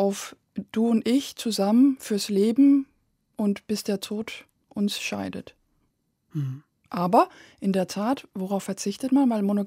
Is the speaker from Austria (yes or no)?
no; Belgium; Ich bin ja in Belgien groß geworden